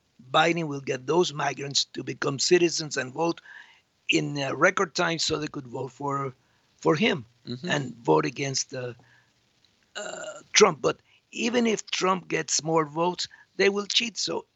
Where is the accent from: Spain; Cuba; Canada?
Cuba; now in United States; When I came from Cuba in 1960, there was nothing in Spanish by the U.S. government.